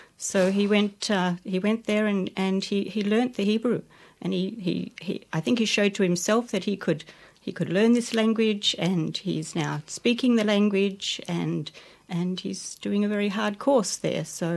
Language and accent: English; Perth, Western Australia, Australia; now in Sydney, Australia; I grew up in Australia, in Perth, and moved to Sydney in my later years.